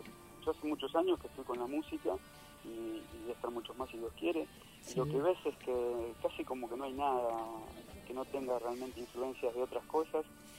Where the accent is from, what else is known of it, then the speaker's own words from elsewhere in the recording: Quilmes, Buenos Aires Province, Argentina; Yo viví y nací en Quilmes